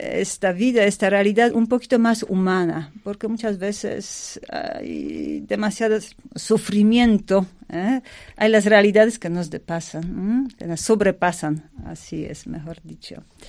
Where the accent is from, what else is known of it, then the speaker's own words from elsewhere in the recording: Poland; Spanish is a second language; moved away as an adult; now in Kananga, Democratic Republic of the Congo; soy polaca … soy carmelita misionera. Hace más de 13 años que trabajo y vivo en África.